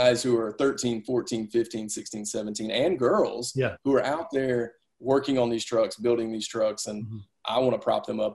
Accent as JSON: {"language": "English", "region": "the South", "country": "United States", "said": "I've got hand sanitizer everywhere and I'm from the South. I want to shake everybody's hand."}